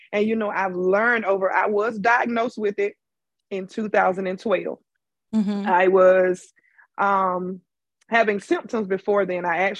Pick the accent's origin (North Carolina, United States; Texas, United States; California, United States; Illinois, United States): North Carolina, United States; Tarboro; yes, I am from Woot Woot T-Town, Tarboro, North Carolina.